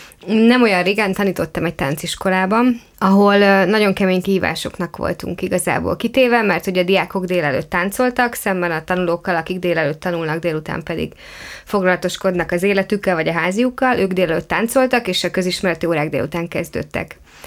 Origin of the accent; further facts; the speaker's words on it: Hungary; én egy vidéki lány vagyok, falun nőttem fel, és most is lényegében kétlaki módon, de falun élek